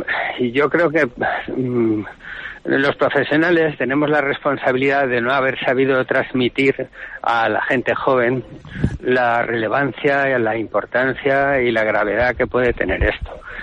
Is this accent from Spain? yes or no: yes; Spain; Somos españoles y tenemos una forma de relacionarnos